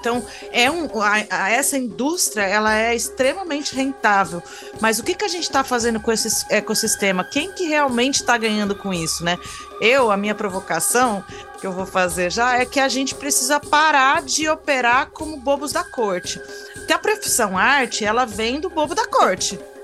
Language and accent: Portuguese; São Carlos, São Paulo, Brazil; lá em São Carlos, que é minha cidade natal